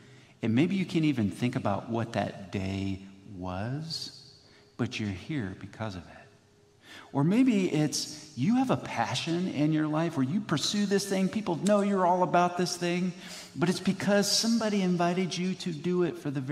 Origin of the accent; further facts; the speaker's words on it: Wapakoneta, Ohio, United States; growing up in Ohio, Wapakoneta, hometown of Neil Armstrong